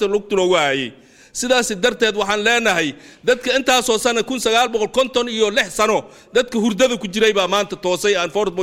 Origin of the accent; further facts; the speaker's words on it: Garowe, Puntland, Somalia; waxaan nahay gobolka magaalada madaxda Garoowe oo Puntland oo Soomaali baan ka tirsanahay oo Soomaali baan nahay